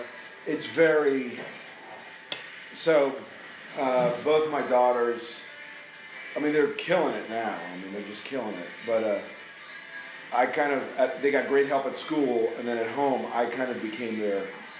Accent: Miami, Florida, United States; When I was 12, one of my mother's friends in the neighborhood, so we grew up in Miami, she had a kid.

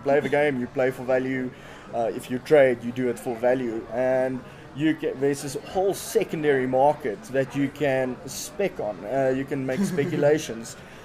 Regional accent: Pietersburg, Limpopo, South Africa; Yeah, so I grew up in Pietersburg, and it's a small town in Limpopo, and we used to play every Saturday in this old man's house in the garage.

